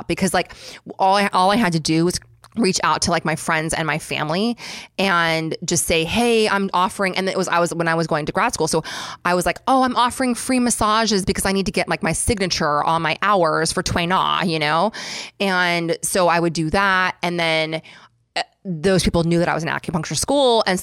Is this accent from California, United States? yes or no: yes; San Diego, California, United States; also born or lived in Oakland; I am from San Diego. So like I grew up in San Diego. I was born in Oakland, but I grew up in San Diego